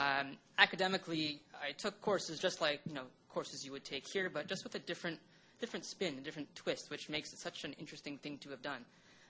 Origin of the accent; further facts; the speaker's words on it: Montreal, Quebec, Canada; Like many of you, I'm from Montreal. I lived here my whole life. I went to high school in Montreal West, so this was my first time ever living for a significant period of time outside of Montreal